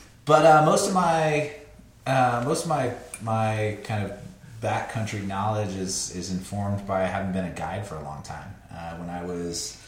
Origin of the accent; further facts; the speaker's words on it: Vail, Colorado, United States; born there; I was born in Vail, Colorado, unfortunately. I love to hate on Vail. I dipped out of Vail shortly after being born.